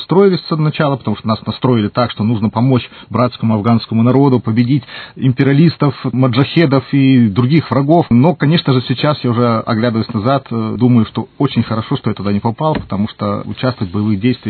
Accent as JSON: {"language": "Russian", "region": "Vitebsk Region", "country": "Belarus", "tie": "born or raised there", "lives_now": "Irkutsk, Russia", "said": "Я сам родом из Витебской области, и вот попал служить в Витебскую гвардейскую дивизию."}